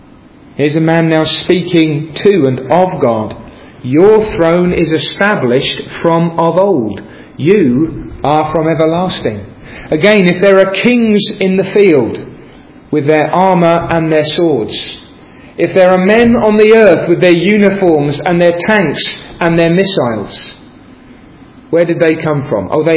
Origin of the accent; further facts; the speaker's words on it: United Kingdom; Because we're British, some of us